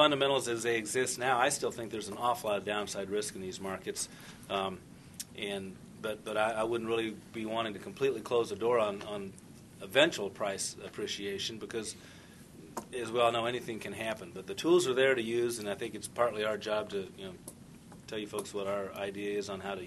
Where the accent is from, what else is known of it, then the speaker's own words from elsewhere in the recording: Champaign, Illinois, United States; also born or lived in Chicago; although I grew up in Champaign and went to U of I and then spent a number of years up in Chicago working in the commodities industry